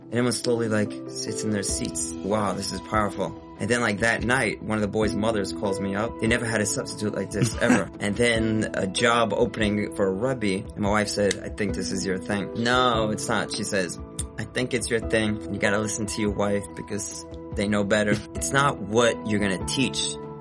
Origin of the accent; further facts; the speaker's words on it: Brooklyn, New York, United States; My background is I'm an FFB from Brooklyn. So I grew up in Brooklyn. I went to many different yeshivas.